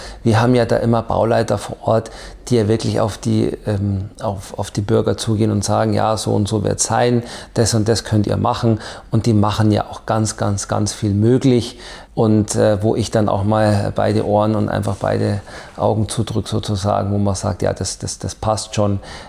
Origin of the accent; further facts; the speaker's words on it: Bavaria, Germany; now in Coburg, Germany; Ich bin ja gebürtiger Oberbayer. Ich komme so ein bisschen eben aus einer anderen Ecke von Bayern.